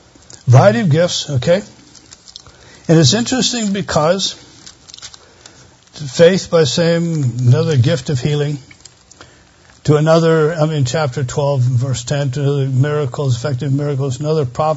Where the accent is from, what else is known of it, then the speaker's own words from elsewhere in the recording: Scotland, United Kingdom; Well, being Scottish, I'd pay for a motel room.